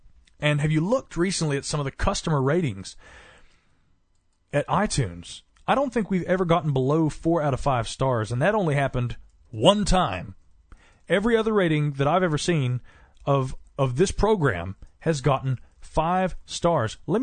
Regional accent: the South, United States; accent: Southern; you know what gives away my Southern accent? It's the I's. I can't say I, it's aw. … Yes, I know. I'm Southern.

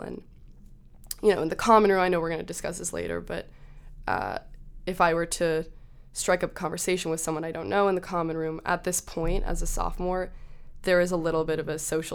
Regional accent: Los Angeles, California, United States; I'm from Los Angeles, and I live in Copley

